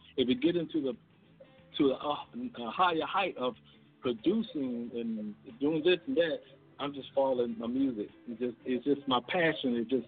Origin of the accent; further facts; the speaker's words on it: Washington, District of Columbia, United States; Well, born and raised in Washington, D.C.